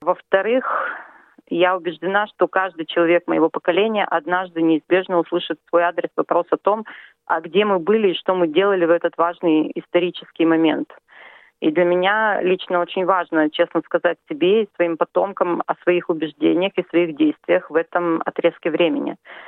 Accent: Izhevsk, Udmurtia, Russia; moved away as an adult; now in Australia; я родом из Ижевска и живу в Австралии 15 лет.

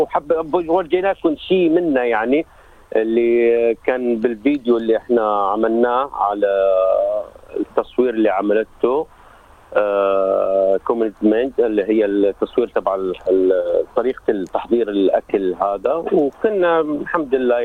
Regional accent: Deir ez-Zor, Deir ez-Zor Governorate, Syria; لا والله أنا من دير الزور. من محافظة دير الزور. منطقة الشرقية احنا.

